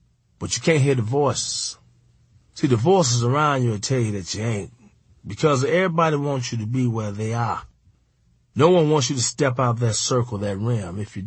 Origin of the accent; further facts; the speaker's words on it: Chicago, Illinois, United States; I'm a comedian from Chicago.